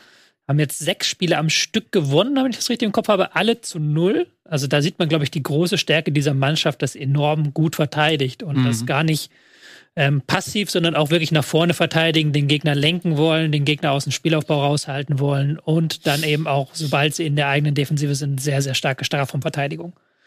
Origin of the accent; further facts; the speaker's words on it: Schleswig-Holstein, Germany; einen Fußballverein aus meinem Heimatbundesland in der Bundesliga sehen, aus Schleswig-Holstein.